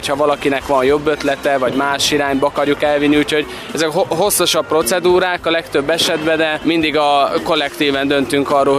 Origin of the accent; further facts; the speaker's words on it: Gheorgheni, Harghita, Romania; ami is kisváros, ahonnan jövünk, Gyergyószent Miklós